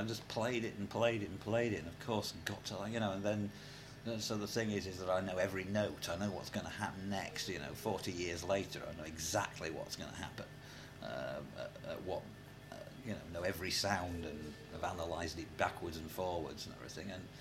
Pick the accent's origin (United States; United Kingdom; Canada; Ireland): United Kingdom; Yorkshire and the Humber; I'm a Yorkshireman and I'm a Wharfdale person.